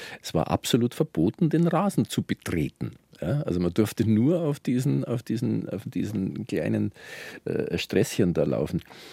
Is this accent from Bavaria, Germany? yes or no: yes; Munich, Bavaria, Germany; Und im Grunde genommen also ein perfektes Viertel für einen kleinen Buben, weil der englische Garten einfach ums Eck war.